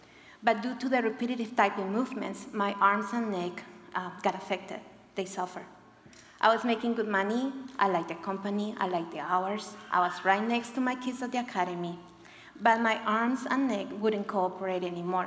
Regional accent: Colombia; moved away; Many, many years later, I came from Colombia.

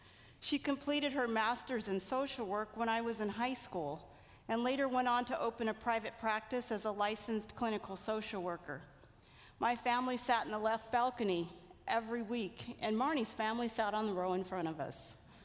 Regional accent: La Sierra, California, United States; I grew up in La Sierra and started my Adventist education up at the university at the daycare center.

